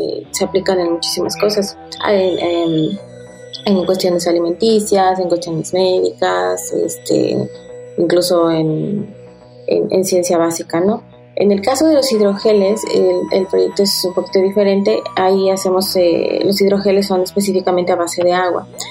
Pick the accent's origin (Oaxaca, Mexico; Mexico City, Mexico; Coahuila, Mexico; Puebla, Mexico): Puebla, Mexico; yo soy de Puebla, viví en Puebla